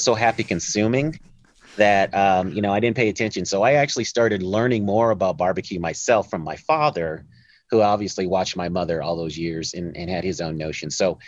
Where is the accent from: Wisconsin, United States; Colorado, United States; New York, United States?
Colorado, United States; Denver; And that's a function of growing up in Denver, Colorado.